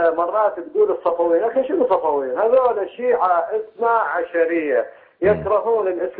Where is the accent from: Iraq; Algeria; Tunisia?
Iraq; والله الأمة منصورة يا أخي، إحنا من العراق